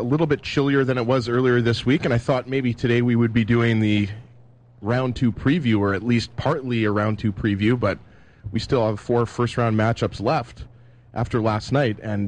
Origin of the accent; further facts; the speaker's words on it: Manitoba, Canada; I'm a little bit biased because he's from Manitoba and we're from Manitoba